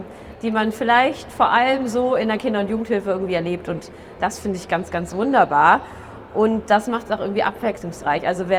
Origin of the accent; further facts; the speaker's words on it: North Rhine-Westphalia, Germany; Ich komme aus Westfalen, ihr wisst es, ich habe es verraten.